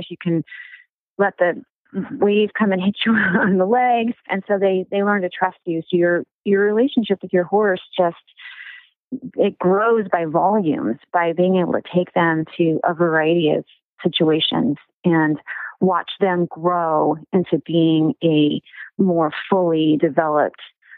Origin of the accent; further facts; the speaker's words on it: Pacific Palisades, California, United States; So I grew up in Palisades, and just to get to the arena, we had to ride the trails.